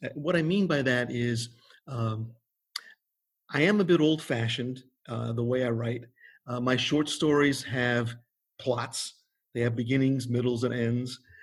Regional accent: Connecticut, United States; moved away as an adult; now in Oregon, United States; I moved here from the Northeast back in 1989. Originally grew up in Connecticut.

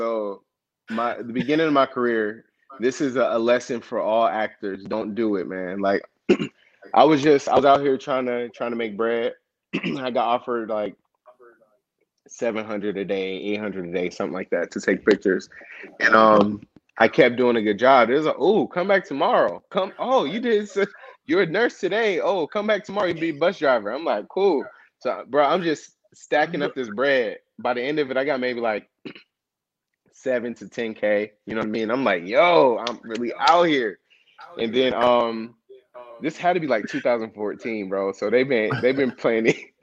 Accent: Youngstown, Ohio, United States; I grew up in Youngstown with, as you said, not many opportunities. Went to Rand in the Youngstown City School District

